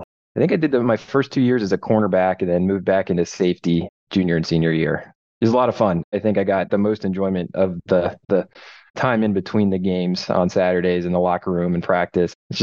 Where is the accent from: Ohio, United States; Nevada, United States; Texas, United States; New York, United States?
Ohio, United States; Louisville; So I was born and raised in Louisville, Ohio, spelled like Louisville, Kentucky, which is a small town just, what is it, east of Canton. So I usually say I'm from Canton, Ohio.